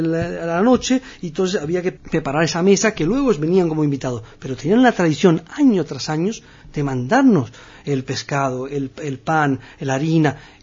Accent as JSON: {"language": "Spanish", "country": "Morocco", "said": "yo soy hijo de Marruecos, he vivido, todas mis generaciones han vivido aquí, y me siento marroquí, como ciudadano marroquí que era en ese momento."}